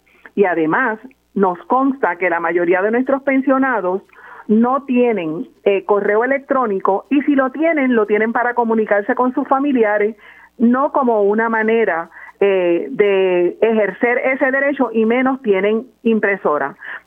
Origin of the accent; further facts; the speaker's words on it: Puerto Rico; Ellos no saben lo que somos los puertorriqueños